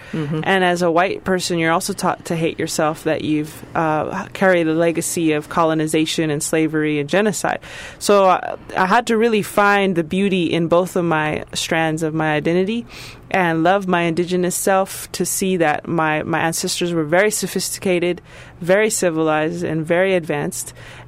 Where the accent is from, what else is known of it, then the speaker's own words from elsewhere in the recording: Taos, New Mexico, United States; also born or lived in Santa Fe, United States / Durango, United States / Phoenix, United States; I was born in Santa Fe, New Mexico, raised mostly in Taos, New Mexico, but also Durango, Colorado, Prescott, Crestone, Flagstaff, and Phoenix. Moved around a lot.